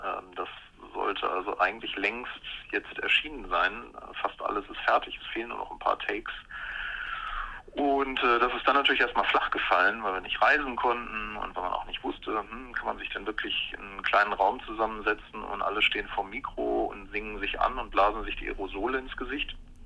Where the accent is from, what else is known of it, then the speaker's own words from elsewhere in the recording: Bavaria, Germany; wir sind ja zusammen in Franken zur Schule gegangen und da hat man eigentlich mit der Sozialisation keine Wahl